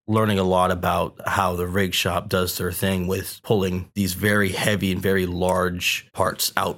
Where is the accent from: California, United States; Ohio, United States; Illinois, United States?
California, United States; Nice; I'm from Nice, California.